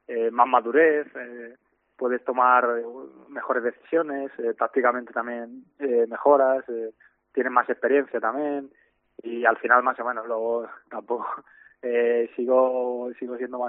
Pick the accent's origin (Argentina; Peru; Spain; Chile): Spain; Torrejón de Ardoz, Community of Madrid; con un equipo de allí de donde soy yo, de Torrejón de Ardoz